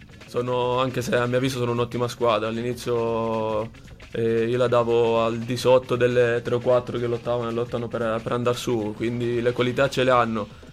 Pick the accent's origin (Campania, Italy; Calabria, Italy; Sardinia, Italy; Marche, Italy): Calabria, Italy; Cosenza; sono cosentino, ho iniziato giù a Cosenza in una scuola calcio